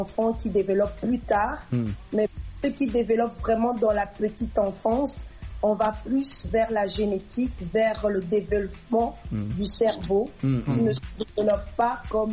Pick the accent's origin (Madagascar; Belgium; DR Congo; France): DR Congo